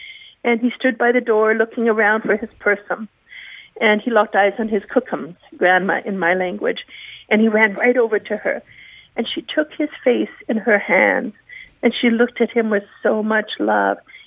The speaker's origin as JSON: {"language": "English", "town": "Kamloops", "region": "British Columbia", "country": "Canada", "tie": "born or raised there", "said": "as a psychiatric nurse in acute psych in my hometown of Kamloops"}